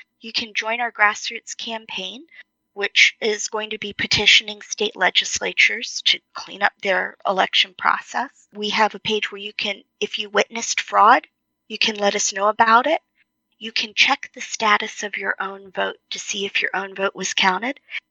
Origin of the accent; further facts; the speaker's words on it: the South, United States; because I grew up mixed race in the South not long after the end of Jim Crow, right?